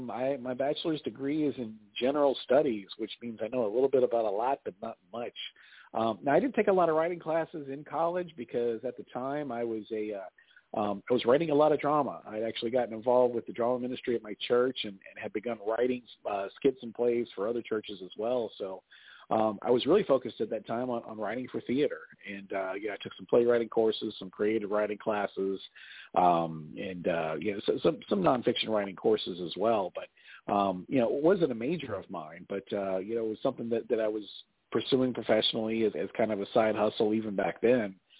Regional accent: Miami, Florida, United States; also born or lived in South Carolina / Houston; now in Louisville, United States; I was born in Miami, lived in Miami, South Carolina, Miami again, and Houston before moving to the Louisville, Kentucky area.

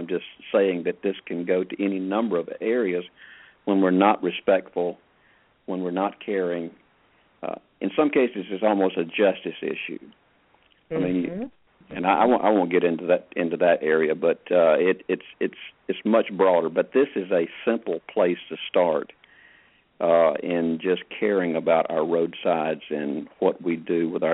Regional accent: Atlanta, Georgia, United States; When I was a kid growing up in Atlanta, I could see the Big Dipper. I could see the Milky Way.

